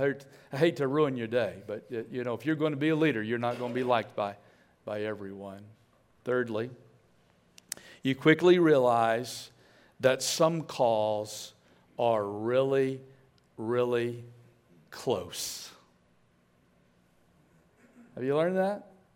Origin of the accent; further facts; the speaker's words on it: Lafayette, Louisiana, United States; growing up in Lafayette, Louisiana, too Christian to be in that most popular crowd.